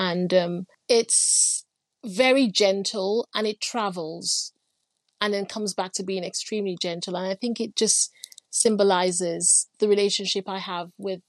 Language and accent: English; Nigeria; I grew up in Nigeria, but in the city, and everything was very city life in Nigeria.